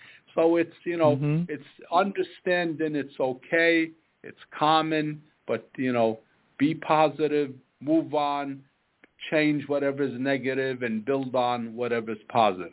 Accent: Yonkers, New York, United States; And, I grew up in an atmosphere where, we were poor. We grew up in Southwest Yonkers.

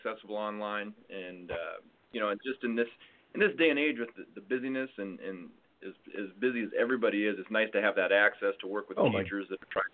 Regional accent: Spencer, Iowa, United States; I'm native to Iowa.

